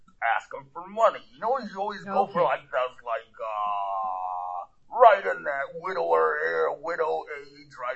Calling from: Steepwater, Kansas, United States; I'm from Steepwater, Kansas.

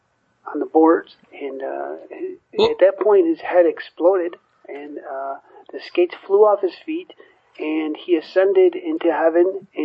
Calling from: Naperville, Illinois, United States; And I'm from Naperville, Illinois.

